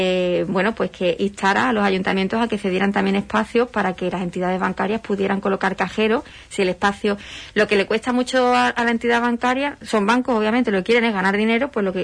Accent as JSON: {"language": "Spanish", "town": "Huelva", "region": "Andalusia", "country": "Spain", "said": "todo el mundo sabe que soy la de Huelva"}